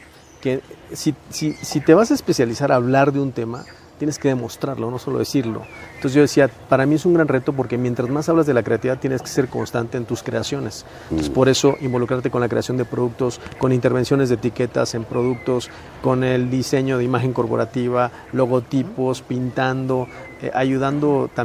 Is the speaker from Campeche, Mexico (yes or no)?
yes; Campeche, Mexico; born there; now in Cuernavaca, Mexico; No, pues yo realmente renací en Cuernavaca. Yo nací en Campeche, renací en Cuernavaca, en Morelos.